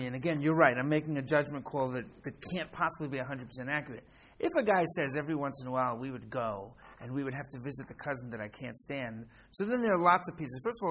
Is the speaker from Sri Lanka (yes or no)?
no; Israel; now in Florida, United States; We're here in Florida. We come from Israel.